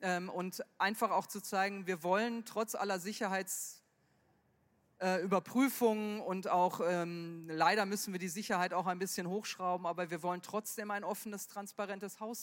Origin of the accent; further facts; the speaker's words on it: Duisburg, North Rhine-Westphalia, Germany; ich kriege den Satz selbst in meiner Heimatstadt Duisburg zu hören